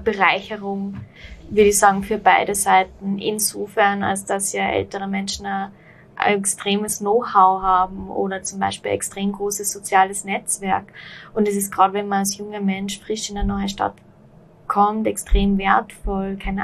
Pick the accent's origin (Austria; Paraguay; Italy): Austria; Linz, Upper Austria; moved away as an adult; now in Vienna, Austria; ich komme ursprünglich aus Linz, lebe aber schon jahrelang in Wien und bin eben zu meinem Studium nach Wien gekommen